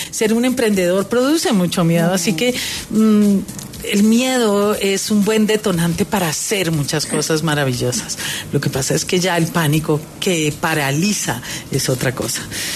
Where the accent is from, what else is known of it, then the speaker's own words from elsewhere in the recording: Popayán, Cauca, Colombia; una historia basada en mi tierra, en mi ciudad, Popayán, donde, como en muchas ciudades de este país, todo lo difícil se tapa y se oculta